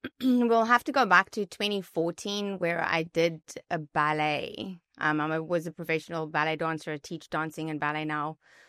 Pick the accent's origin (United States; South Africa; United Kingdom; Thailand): South Africa; the church that I grew up in South Africa